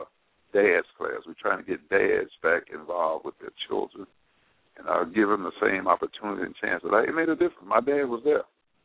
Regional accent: Mississippi, United States; moved away; I came here in 1947 from Mississippi.

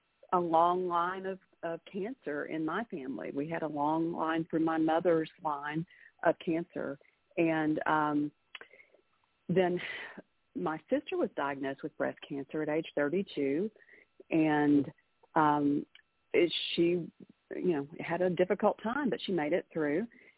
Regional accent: Texas, United States; That's correct, and you can probably tell that from my accent.

